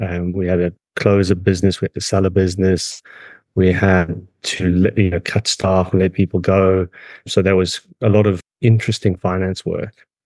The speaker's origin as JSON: {"language": "English", "country": "South Africa", "accent": "South African", "moved": "as an adult", "lives_now": "London, United Kingdom", "said": "Yeah, it's South African. It's probably not as strong a South African accent as probably what you hear on the telly. But I originated from South Africa."}